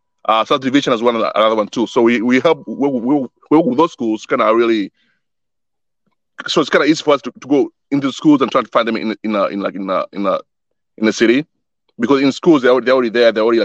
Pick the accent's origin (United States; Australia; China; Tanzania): Tanzania; In Tanzania, so there's a stadium in my home country that's been like there for like 40 years